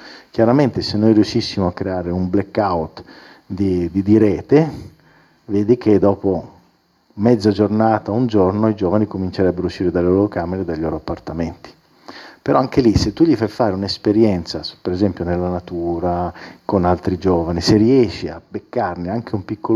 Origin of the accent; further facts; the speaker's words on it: Ticino, Switzerland; Sappiamo che una statistica in Ticino, cioè da dove vengo io